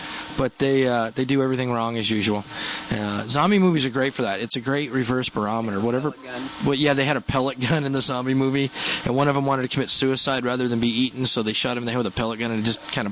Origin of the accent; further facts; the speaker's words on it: United States; It's just what we weird Americans think Ireland must look like, you know. But I do have my kilt, being Scottish in descent